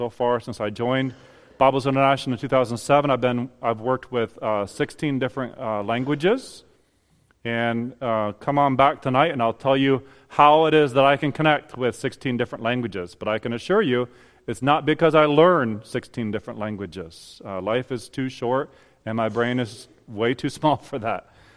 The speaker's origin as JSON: {"language": "English", "town": "Grand Rapids", "region": "Michigan", "country": "United States", "said": "And we come from Grand Rapids, Michigan, and so our ministry is a little bit different than a typical missionary."}